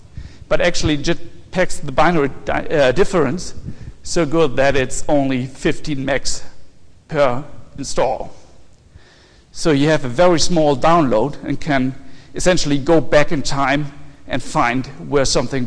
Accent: Hamburg, Germany; somewhere near my hometown in Hamburg.

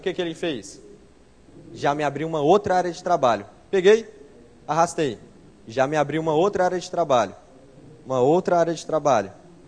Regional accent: Brasília, Federal District, Brazil; Sou de Brasília, mas não tenho esse dinheiro todo não.

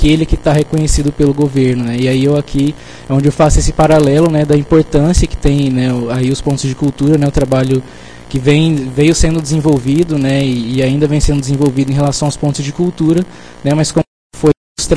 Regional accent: Cuiabá, Mato Grosso, Brazil; now in Porto Alegre, Brazil; sou do Fora do Eixo, né? Morei a vida inteira em Cuiabá e estou há 3 meses aqui em Porto Alegre, né?

